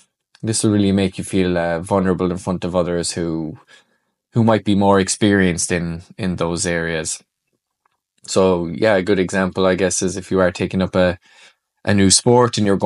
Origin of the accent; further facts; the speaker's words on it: Ireland; Definitely one I can attest to here, being Irish and expressing emotions.